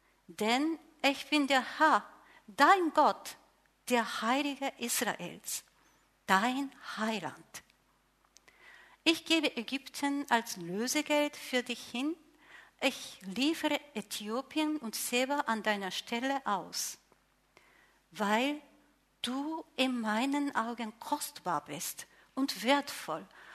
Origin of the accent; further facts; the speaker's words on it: Japan; German is a second language; moved away as an adult; now in Germany; ich bin Japanerin. Und im Jahre 2006 durch japanische Missionsgesellschaft Antioch Mission, ich bin als Missionarin aus Japan hierher gesandt worden. Und erstmal war ich in Hamburg